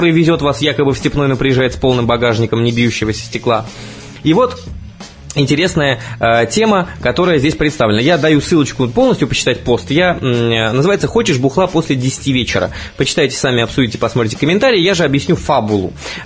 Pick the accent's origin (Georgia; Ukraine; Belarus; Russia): Belarus; А где Белоруссия, мы? Где же она, Белоруссия? Ведь мы вещаем из Минска.